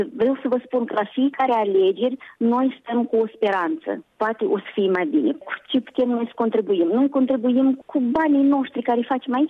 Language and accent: Romanian; Moldova; la noi în Moldova